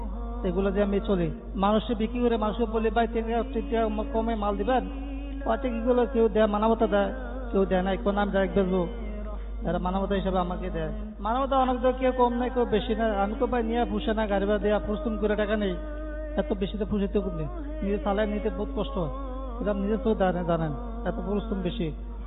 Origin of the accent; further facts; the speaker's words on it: Comilla, Chittagong Division, Bangladesh; আমাদের বাড়ি কুমিল্লা।